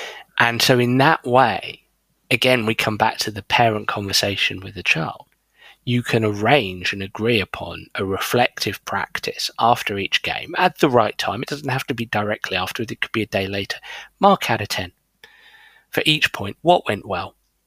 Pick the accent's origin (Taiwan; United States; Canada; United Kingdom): United Kingdom; England; I think growing up, my big hero as an Englishman, when I look at my own sport of golf